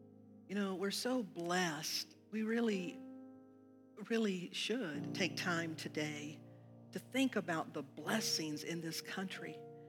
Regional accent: United States; I'm glad I'm an American where we have warnings against things like this.

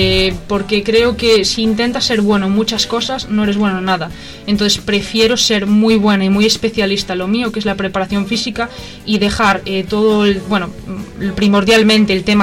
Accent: Galicia, Spain; como buena gallega tengo que decir aquí

